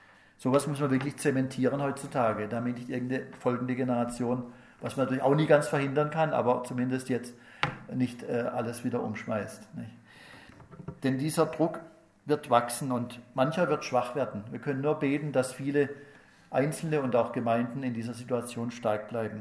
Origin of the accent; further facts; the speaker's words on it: Pforzheim, Baden-Württemberg, Germany; Ich nenne nur mal ein Beispiel aus meiner Heimatstadt Pforzheim.